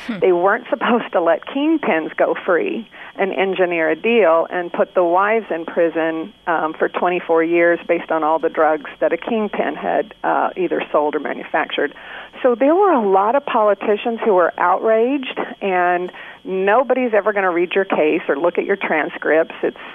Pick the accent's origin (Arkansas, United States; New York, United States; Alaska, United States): Arkansas, United States; Well, I was very lucky. I grew up in Arkansas.